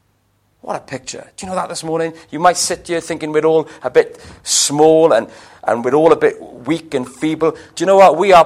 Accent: Wales, United Kingdom; I remember my best moment ever was going to watch Wales against England in the Rugby World Cup. And it was in Twickenham, the home of English rugby. It was their World Cup. They played Wales. And we won.

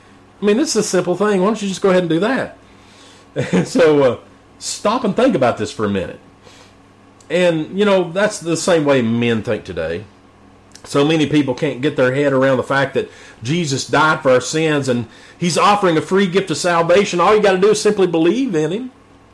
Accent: Knoxville, Tennessee, United States; I grew up here in the Corrington area in East Tennessee, here in East Knoxville

